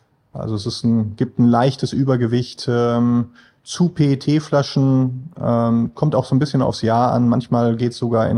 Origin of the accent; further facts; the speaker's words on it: Essen, North Rhine-Westphalia, Germany; Wohnt tue ich sogar im Ruhrpott in Essen. Ja. Also man könnte sagen, im weiteren Sinne Nordrhein-Westfalen ist schon meine Heimat.